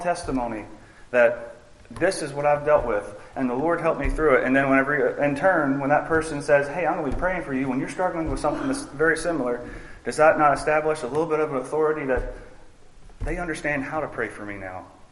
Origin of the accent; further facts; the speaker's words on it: LaRonde, Louisiana, United States; I'm from LaRonde, Louisiana. I've been there, lived my whole life.